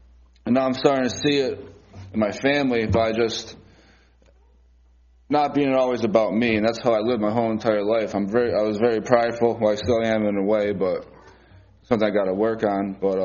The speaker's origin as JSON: {"language": "English", "town": "Scranton", "region": "Pennsylvania", "country": "United States", "tie": "born or raised there", "said": "So I'm from Scranton, PA, Northeast PA. I'm 27 years old, just turned 27 on Friday, and I guess this will be my testimony. I grew up in Scranton, a Catholic family"}